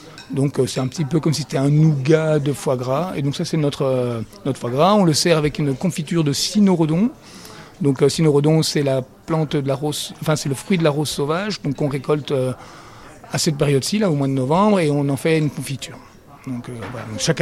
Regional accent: Belgium; parce que moi, je suis belge, mine de rien.

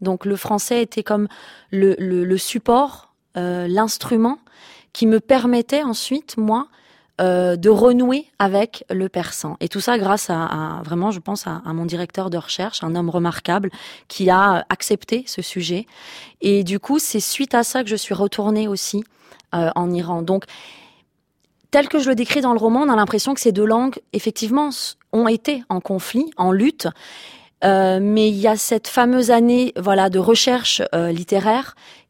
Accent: Paris, Île-de-France, France; also born or lived in Tehran / Beijing / Istanbul; Je suis née à Téhéran, j'ai grandi à Paris, je suis allée vivre à Pékin, je suis ensuite allée à Istanbul, j'ai voyagé en Inde, au Cambodge, etc.

